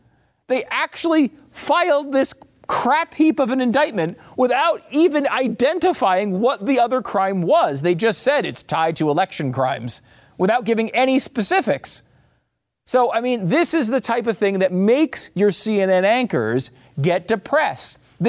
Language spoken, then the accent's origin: English; Connecticut, United States; And, and that includes growing up in Connecticut when, like, UConn was really Geno Auriemma and all that was going on.